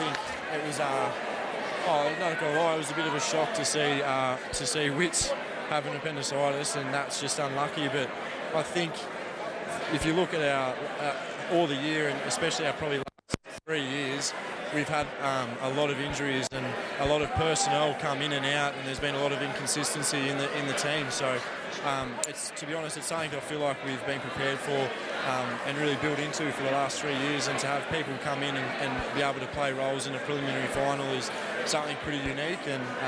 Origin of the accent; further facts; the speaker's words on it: Leeton, New South Wales, Australia; I'm super proud to say that I'm from Leeton.